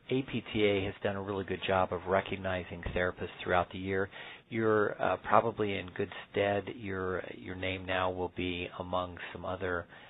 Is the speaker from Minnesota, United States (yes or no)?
no; Indiana, United States; and I'm actually from Indiana